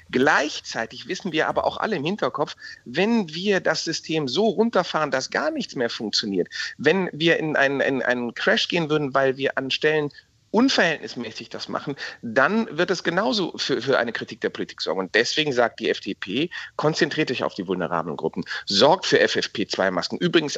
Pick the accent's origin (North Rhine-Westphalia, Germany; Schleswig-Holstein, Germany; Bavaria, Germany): North Rhine-Westphalia, Germany; Krefeld; was ich in meiner Heimatstadt Krefeld erlebe